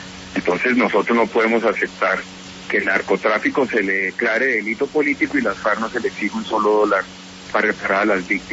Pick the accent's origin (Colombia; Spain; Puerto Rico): Colombia; Somos los colombianos los que tenemos que tener la capacidad y votar por él.